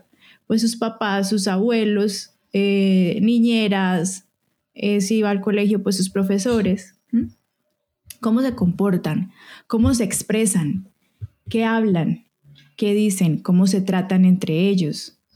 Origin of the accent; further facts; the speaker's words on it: Bucaramanga, Santander, Colombia; estuve donde mi mamá, en Bucaramanga, en mi tierra.